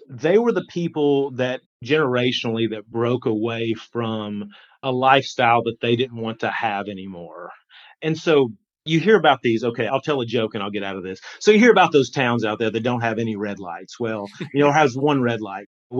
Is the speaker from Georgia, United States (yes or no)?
yes; Rome, Georgia, United States; born there; also born or lived in California; I was born in Rome, Georgia.